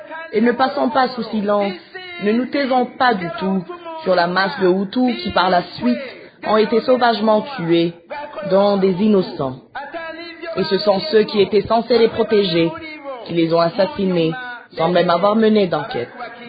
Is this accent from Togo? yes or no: no; Burundi; Quand la guerre a commencé ici chez nous, à Rumonge, Makamba, Bururi, Bugizo, Vianda, Burambi, Minago et ailleurs.